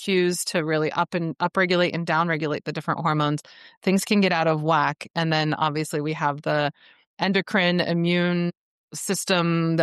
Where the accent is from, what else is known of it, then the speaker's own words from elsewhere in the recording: Columbus, Ohio, United States; also born or lived in Washington DC; I got depression in the winter because I grew up in Columbus, Ohio.